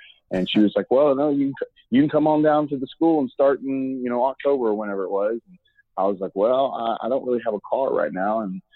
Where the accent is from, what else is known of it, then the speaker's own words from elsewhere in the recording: Hearne, Texas, United States; but I grew up in Hearn, Texas, which it's not that much bigger. There's about 5,000 people total in the city.